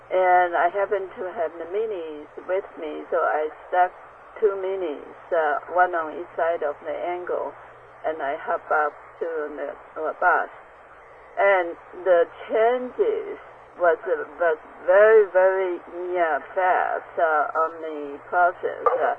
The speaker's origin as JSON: {"language": "English", "country": "Taiwan", "also_born_or_lived": "China", "said": "I was born in China. I came from Taiwan."}